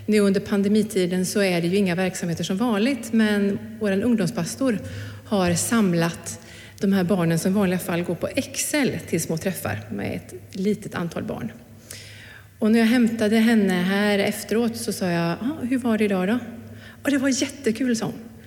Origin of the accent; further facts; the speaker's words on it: Arvika, Värmland, Sweden; Den första var i Värmland, i Arvika, där jag växte upp